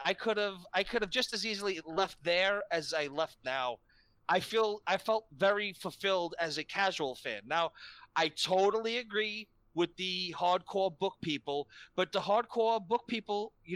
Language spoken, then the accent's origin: English; New York, United States; That gives me as a New Yorker, a very weird